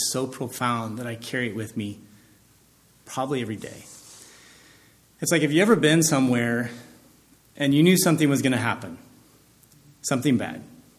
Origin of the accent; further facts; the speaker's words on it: Nebraska, United States; growing up in Nebraska, one of those things is your nemesis is wind, tornadoes.